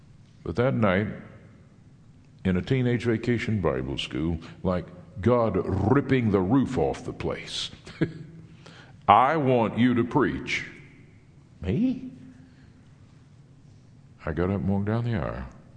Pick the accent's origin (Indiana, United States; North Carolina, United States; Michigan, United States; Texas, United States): Texas, United States; Fort Worth; in my hometown, Fort Worth, if you went down on East Lancaster near I-35, guys hanging out on the street